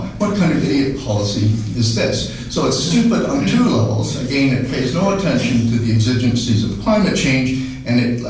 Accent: Canada; when I introduce myself in international circles as a Canadian, people back off.

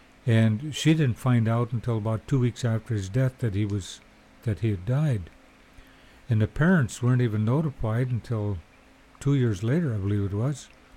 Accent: Alaska, United States; I was born and raised in Alaska, which is part of the United States, and also went to the boarding schools, well, day school, Indian day school in the village

